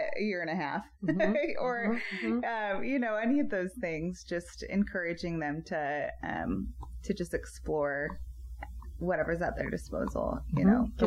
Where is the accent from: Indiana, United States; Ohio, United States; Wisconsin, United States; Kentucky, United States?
Indiana, United States; Valparaiso; My family lives in Louisville. I grew up in Valparaiso, okay. Indiana.